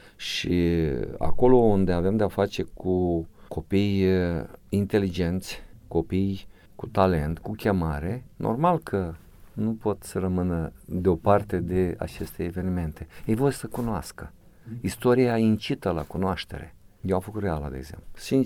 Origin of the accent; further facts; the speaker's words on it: Ungureni, Botoșani County, Romania; born there; în comună unde m-am născut, la Ungurea, în Botoșani